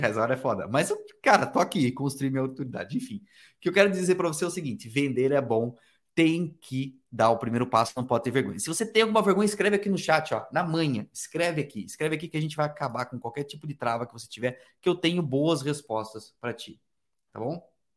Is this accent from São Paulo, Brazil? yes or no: yes; São Paulo, Brazil; eu sou do interior de São Paulo